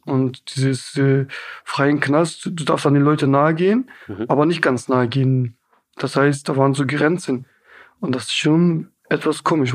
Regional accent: Hamburg, Germany; ich komme selber aus Billstedt-Horn und da sind die Menschen hilfsbereit

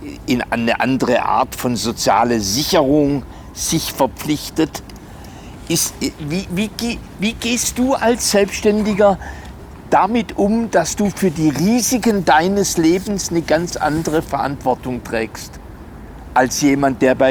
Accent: Germany; Sind wir als Deutsche sehr normiert?

